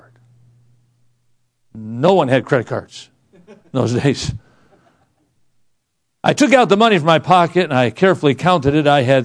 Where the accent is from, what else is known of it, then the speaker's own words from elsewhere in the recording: Midwest, United States; I grew up in the Midwest. I had never been to California, much less Los Angeles.